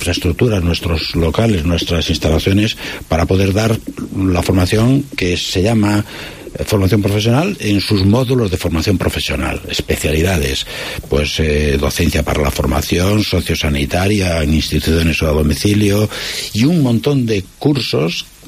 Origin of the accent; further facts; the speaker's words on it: Maceda, Galicia, Spain; que es un motivo de orgullo, de ser macedano todavía con más fuerza y de agradecer a los vecinos de mi pueblo que me tengan en consideración